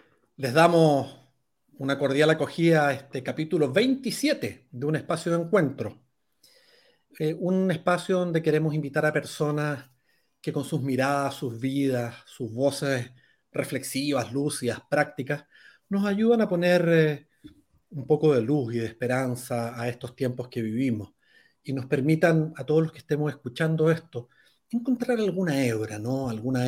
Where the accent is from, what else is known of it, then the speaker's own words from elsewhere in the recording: Chile; Soy chilena, pero me siento bastante cosmopolita. Tengo 82 años